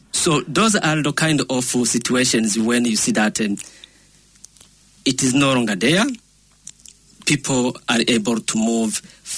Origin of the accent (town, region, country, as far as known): Burundi; first language French; English is a second language; now in New Zealand